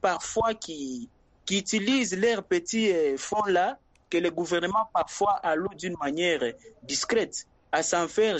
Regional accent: DR Congo; précisément ici chez nous en RDC.

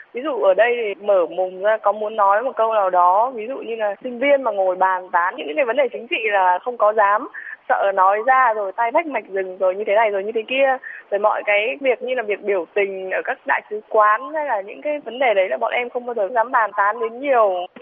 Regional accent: Haiphong, Vietnam; Ví dụ so với Hải Phòng quê em chẳng hạn

